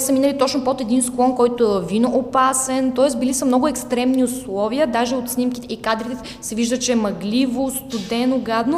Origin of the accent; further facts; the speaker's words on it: Varna, Varna Province, Bulgaria; защото съм си от Варна принципно и си живея на морето